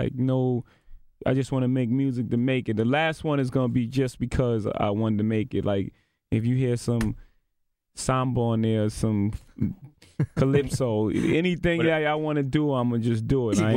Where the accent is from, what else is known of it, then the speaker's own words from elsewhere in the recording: Brooklyn, New York, United States; Like from where I come from, you know what I'm saying? I'm from Marcy Projects. Brooklyn, New York is like the hood.